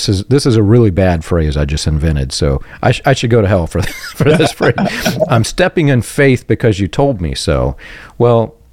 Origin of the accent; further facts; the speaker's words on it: Georgia, United States; because I grew up playing in Georgia, and that's a common phrase, an earworm.